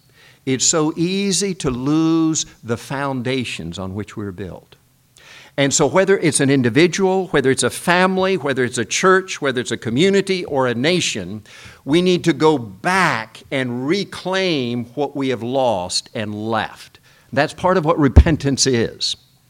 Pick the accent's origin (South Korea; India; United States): South Korea; when I was growing up in Korea, it seemed like every Saturday, along with my weekly bath, I got my weekly spanking.